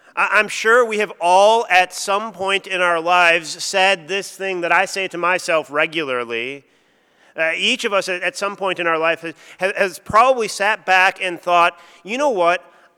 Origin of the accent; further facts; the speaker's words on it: Wisconsin, United States; now in Australia; I'm originally from the States, born and raised in northern Wisconsin, so the northern parts of the U.S.